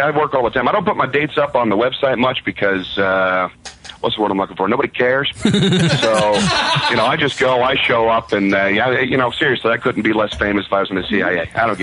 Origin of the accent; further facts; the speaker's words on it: Florida, United States; hey, I'm from Florida, too. I'm surprised I haven't met her.